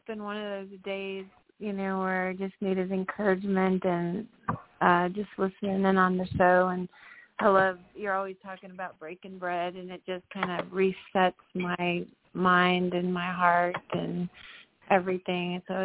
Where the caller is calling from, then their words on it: North Carolina, United States; from North Carolina.